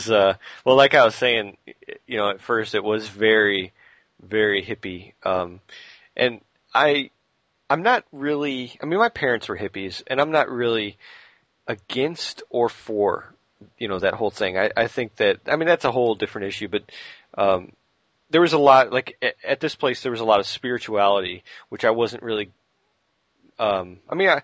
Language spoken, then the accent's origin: English; Illinois, United States; especially growing up near Chicago, we never saw stars because it was always either cloudy or pollution.